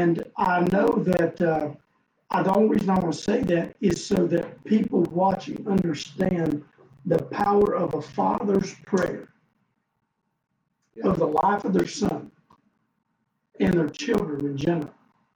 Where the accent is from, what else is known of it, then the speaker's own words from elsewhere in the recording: Florida, United States; Like, I grew up in Florida, but you know, we're still fighting.